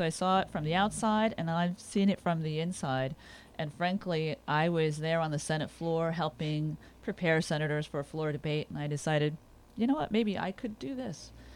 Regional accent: New Jersey, United States; now in Duanesburg, United States; So I've been in New York since 1989. I grew up in New Jersey.

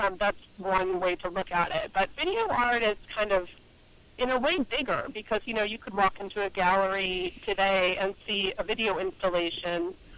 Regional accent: North Syracuse, New York, United States; now in Brooklyn, United States; I'm from upstate New York. I'm from North Syracuse, but I live in Brooklyn right now.

